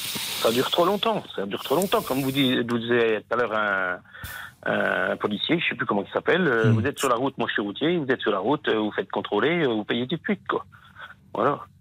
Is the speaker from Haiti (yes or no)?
no; Vesoul, Bourgogne-Franche-Comté, France; quand on dit qu'on est des Vesoul